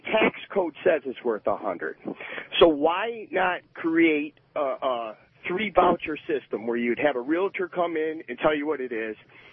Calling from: Detroit, Michigan, United States; I'm calling actually from Detroit.

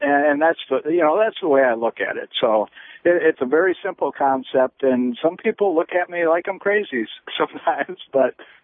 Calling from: Grand Rapids, Ohio, United States; it's a little bitty town in Ohio.

